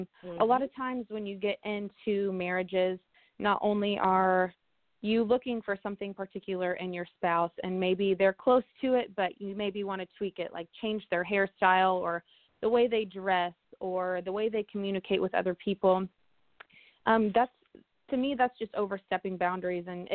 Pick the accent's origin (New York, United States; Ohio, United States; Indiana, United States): Indiana, United States; Vincennes; it was the first year in my hometown, Vincennes, Indiana, for Wreaths Across America.